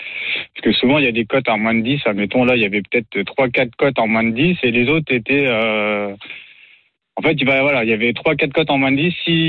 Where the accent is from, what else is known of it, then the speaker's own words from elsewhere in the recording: Cherbourg, Normandy, France; Moi, je suis de Cherbourg.